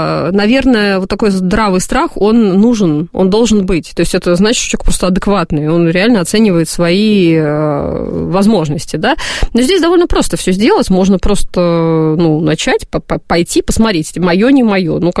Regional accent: Minsk, Belarus; и я вот родом из Минска, нас привезли в Ленинград.

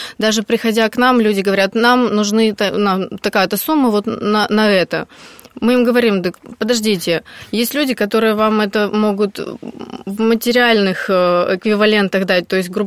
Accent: Kostroma, Kostroma Oblast, Russia; Я из Костромы.

